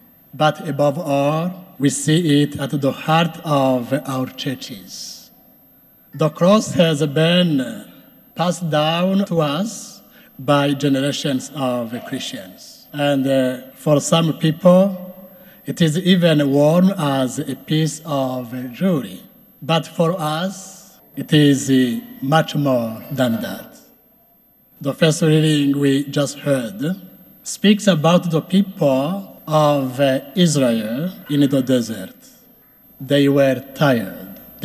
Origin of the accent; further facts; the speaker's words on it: Burundi; first language Kirundi; English is a second language; I may say this mass in my native language, Kirundi.